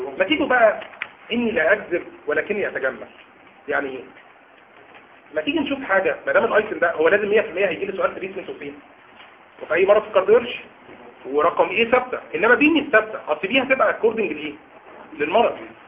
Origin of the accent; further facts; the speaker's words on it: Upper Egypt, Egypt; انا صعيدي يعني.